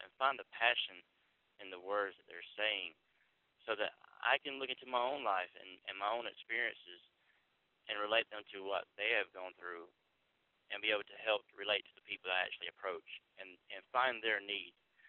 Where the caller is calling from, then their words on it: Pennsylvania, United States; I'm actually calling from Pennsylvania today, and it's beautiful here.